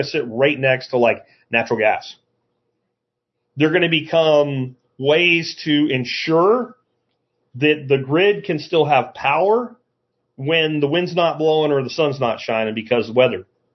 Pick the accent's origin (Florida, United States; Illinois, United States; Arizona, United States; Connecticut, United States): Florida, United States; Jacksonville; I mentioned I grew up in Jacksonville, Florida.